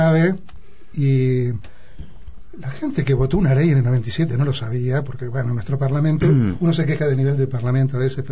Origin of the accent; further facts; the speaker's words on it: Uruguay; cómo somos los uruguayos.